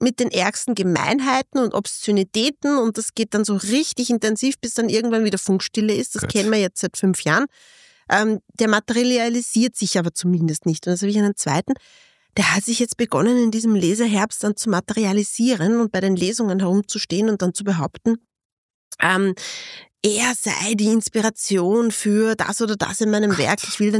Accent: Lower Austria, Austria; In der Nähe von St. Pölten und und St. Pölten ist eine sehr schöne Stadt, da bin ich in die Schule gegangen.

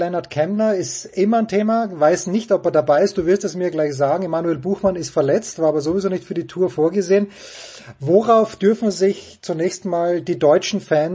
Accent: Austria; ich bin Österreicher

